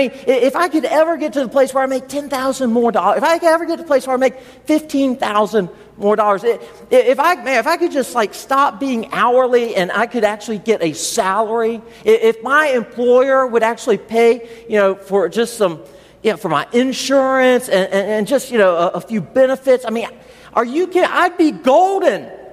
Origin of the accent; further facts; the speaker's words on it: United States; No, I'm an American. I can't lower my standard of living. They might deport me, right?